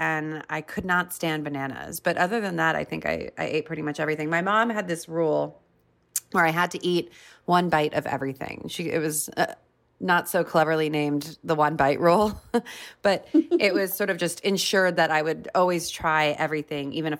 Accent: Los Angeles, California, United States; I grew up in California, in Los Angeles, and it was, you know, a lot of salmon and brown rice and asparagus and things like that, which I feel like are very Californian, stereotypically.

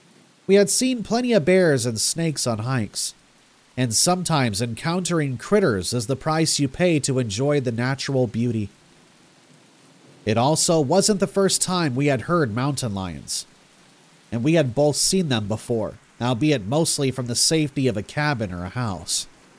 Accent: California, United States; born or raised there

